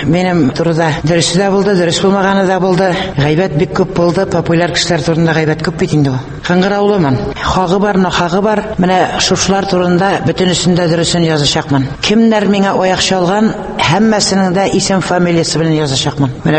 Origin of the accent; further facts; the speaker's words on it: Bashkortostan, Russia; Менә апрель аенда Уфа шәһәренә, туган ягыма Башкортстанга кайтам